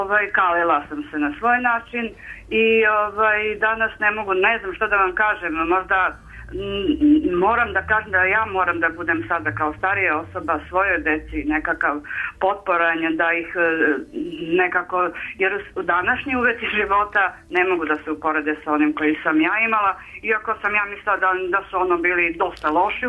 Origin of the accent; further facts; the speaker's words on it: Subotica, Vojvodina, Serbia; ja sam iz Vojvodine, rođena sam na severu Vojvodine, Subotica, znate o čemu se sve radi.